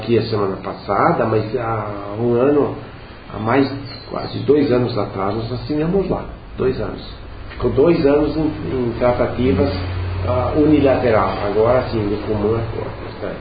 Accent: Canela, Rio Grande do Sul, Brazil; Eu quero ver se é possível eu fazer um gemelagem com Canela, que é a minha terra de origem.

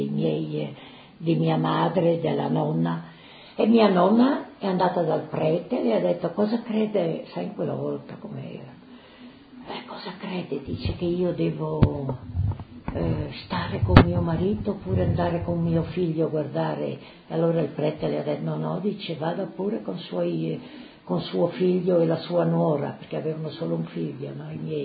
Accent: Casasola, Friuli-Venezia Giulia, Italy; born there; io sono nata a Casasola, comune di Maiano, il 30 del 3 del 1931, sì che sono vecchiotta.

